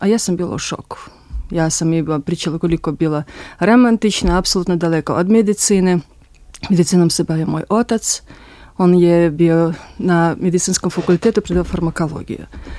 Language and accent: Serbian; Russia; Serbian is a second language; now in Serbia; Evo, od danas, verovatno od ovih dana, ja sam državljanin i ove zemlje, a ja sam iz Rusije. Imam 43 godine